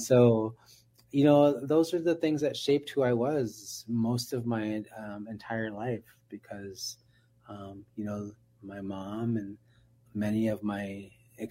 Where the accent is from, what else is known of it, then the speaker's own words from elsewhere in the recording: Minneapolis, Minnesota, United States; I've been asked to talk about my experience about growing up in Minneapolis.